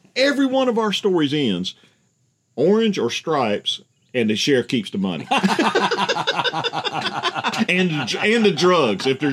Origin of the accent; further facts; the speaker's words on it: Florida, United States; the good doctor and I, we've got some hypotheses on who some of those people were since we grew up in Central Florida.